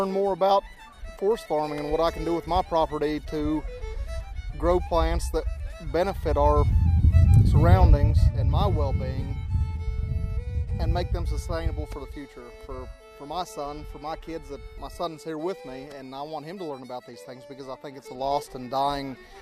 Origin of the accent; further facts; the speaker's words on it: White Sulphur Springs, West Virginia, United States; White Sulphur Springs, West Virginia.